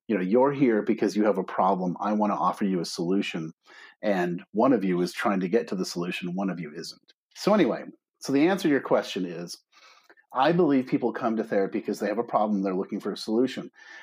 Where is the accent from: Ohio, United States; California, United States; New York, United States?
California, United States; Palo Alto; I grew up in Palo Alto, California, in a back when it was a town that nobody had heard of, by the way.